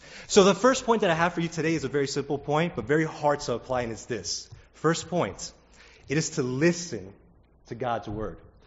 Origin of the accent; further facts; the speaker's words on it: Miami, Florida, United States; My favorite basketball team was the Miami Heat. I grew up in Miami, Florida.